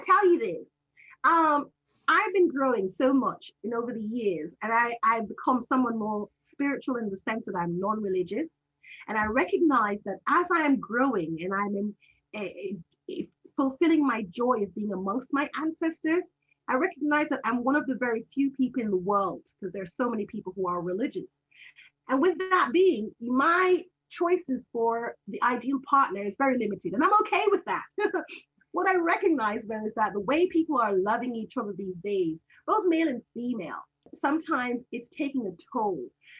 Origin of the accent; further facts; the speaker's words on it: Canada; also born or lived in Jamaica / Spain; Actually, this is my real name. I am Jamaican born Canadian, part raised in Canada, spent some time in Spain, almost 7 years.